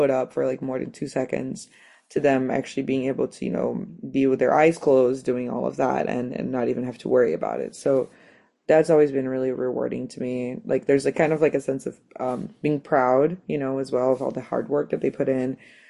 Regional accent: Brazil; English is a second language; now in United States; No, I'm actually from Brazil.

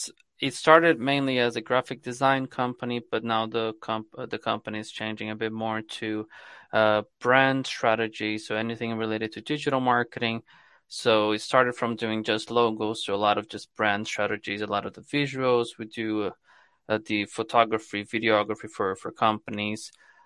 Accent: Brazil; moved away as an adult; now in Ireland; So I'm originally from Brazil, so I moved to Ireland around 4 years ago.

